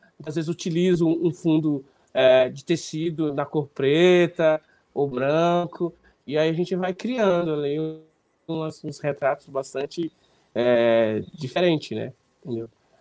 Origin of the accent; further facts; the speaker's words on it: Bom Jesus, Piauí, Brazil; born there; na região onde eu nasci, que é ali no sul do estado do Piauí, próximo à minha cidade, Bom Jesus.